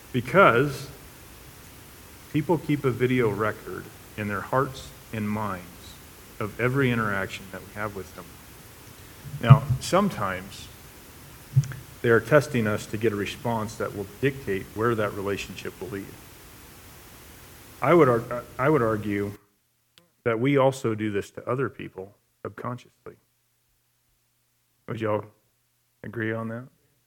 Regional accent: Montana, United States; I'm from Montana. I grew up on a ranch.

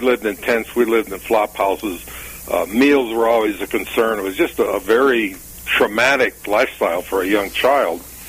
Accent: Chicago, Illinois, United States; born there; I was born in Chicago, and my mother left my father and I when I was like 2 or 3 years old.

